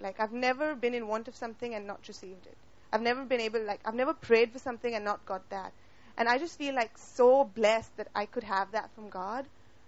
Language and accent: English; India; So my father's family was Catholic, like they've always been Catholic. But I'm from India, so my mother's family was Hindu.